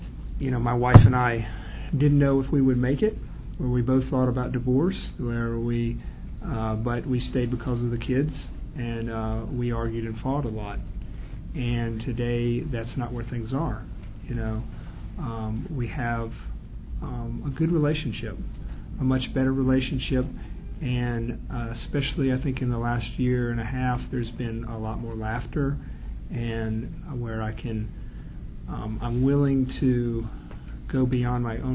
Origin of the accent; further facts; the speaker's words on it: Charlotte, North Carolina, United States; I'm from Charlotte.